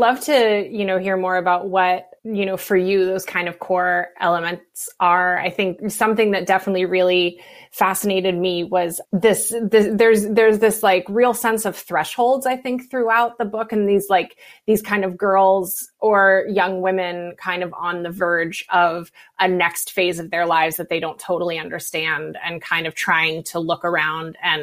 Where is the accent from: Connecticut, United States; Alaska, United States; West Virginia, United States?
West Virginia, United States; You know, I'm from West Virginia and I do a lot of my writing about Appalachia.